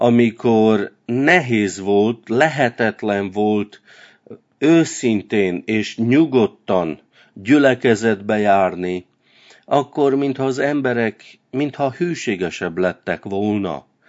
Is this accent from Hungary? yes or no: no; Transylvania, Romania; amikor Erdélyben nőttem fel a kommunizmus ideje alatt